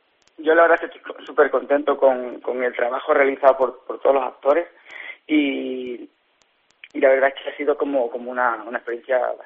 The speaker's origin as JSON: {"language": "Spanish", "town": "Cáceres", "region": "Extremadura", "country": "Spain", "said": "yo soy cacereño y aunque luego ya la carrera ya ha sido afuera, ya he estado teniendo experiencias afuera en Madrid"}